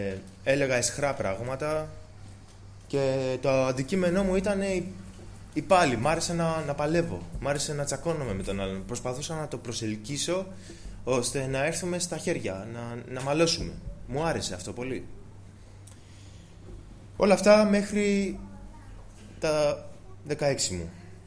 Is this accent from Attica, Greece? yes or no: yes; Piraeus, Attica, Greece; born there; Είμαι γεννημένος μέσα στην Εκκλησία. … Είμαι 27 ετών. Γεννήθηκα στον Πειραιά, στην Εκκλησία του Πειραιά. Από μικρός μέσα στην Εκκλησία.